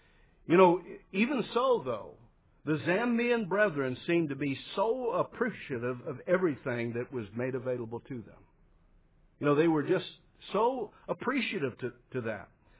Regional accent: Oklahoma, United States; I'm like many of you. I grew up in America. You know, I grew up in Oklahoma.

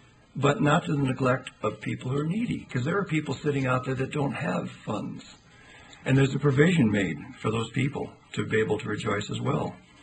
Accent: Scotland, United Kingdom; So being the Scotsman I am, that appealed to me a lot

